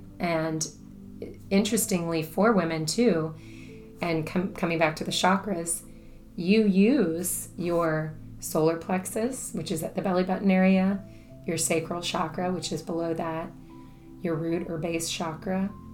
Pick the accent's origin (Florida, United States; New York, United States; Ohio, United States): Florida, United States; Brooksville; I grew up in Brooksville, which is a small town in Central Florida. And I grew up on 20 acres of land.